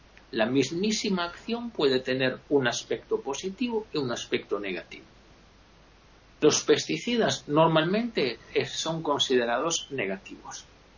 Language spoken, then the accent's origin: Spanish; Italy; Yo me considero un italiano medio. Medio bajo, bueno.